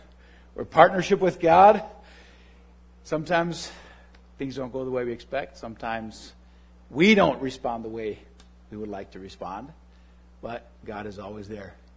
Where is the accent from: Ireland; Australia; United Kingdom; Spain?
Spain; English is a second language; now in Grand Rapids, United States; I was born and raised in Spain.